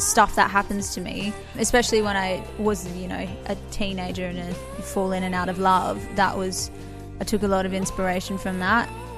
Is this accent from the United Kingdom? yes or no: no; Adelaide, South Australia, Australia; I grew up in Adelaide. I've been here all my life, pretty much in the heart. I love travelling, but I love calling Adelaide my home.